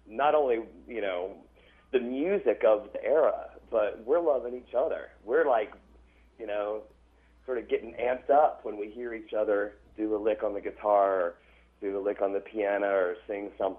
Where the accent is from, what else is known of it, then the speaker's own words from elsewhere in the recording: Oliver Springs, Tennessee, United States; Yeah, I'm from Oliver Springs, Tennessee. Graduating class of 5 people. I was valedictorian with a C average. Yeah, really small town, fundamental Baptist town. Everybody knew everybody.